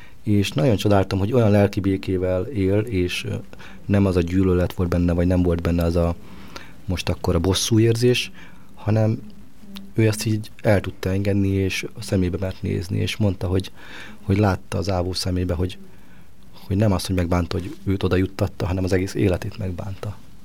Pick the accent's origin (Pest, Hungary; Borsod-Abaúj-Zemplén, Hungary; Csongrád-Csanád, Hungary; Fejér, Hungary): Borsod-Abaúj-Zemplén, Hungary; Tarcal; mi egyébként borsodiak vagyunk, Tarcáról származom